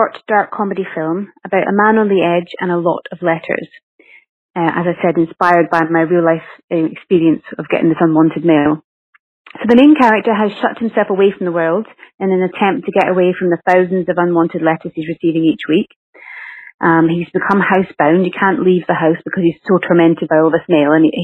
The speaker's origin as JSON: {"language": "English", "region": "Scotland", "country": "United Kingdom", "accent": "Scottish", "lives_now": "London, United Kingdom", "said": "I am originally from Scotland in the United Kingdom, which is why I've got this funny accent. And about 10 years ago, I moved to London to become an actress."}